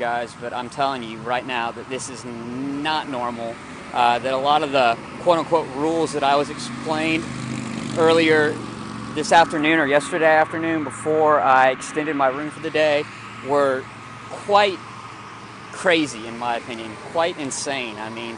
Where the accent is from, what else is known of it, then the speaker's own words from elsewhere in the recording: Texas, United States; as an American citizen and as a Texas citizen, I really can't get in trouble for doing what I'm doing right now